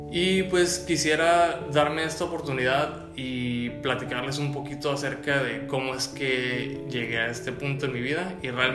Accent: Tijuana, Baja California, Mexico; moved away as an adult; a partir de los 18 años salí de la ciudad de Tijuana

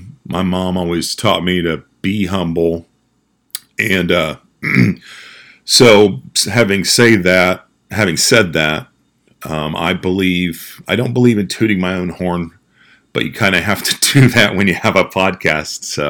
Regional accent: Anderson, Indiana, United States; And I grew up in Anderson, Indiana.

